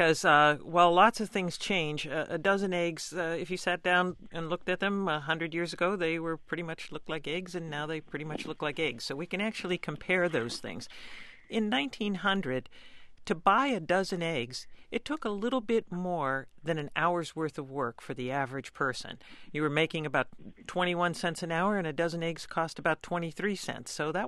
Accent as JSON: {"language": "English", "region": "Ohio", "country": "United States", "tie": "born or raised there", "said": "in the 90s, I grew up in Ohio. A lot of the exurbs of Cleveland spread out. Cornfields that I knew as a child became suburbs."}